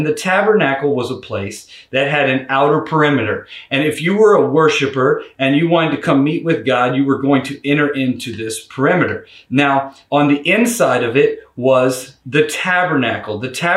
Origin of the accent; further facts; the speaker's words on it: Louisiana, United States; now in Maryland, United States; you know that I'm from Louisiana and I migrated and moved up here to Maryland.